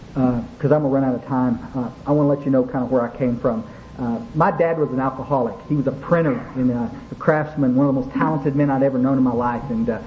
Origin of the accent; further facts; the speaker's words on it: Kerrville, Texas, United States; I went back to my hometown of Kerrville